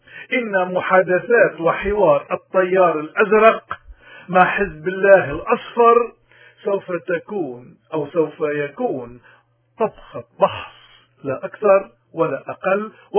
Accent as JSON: {"language": "Arabic", "country": "Lebanon", "said": "وعدم احترام علمنا ومعرفتنا كلبنانيين"}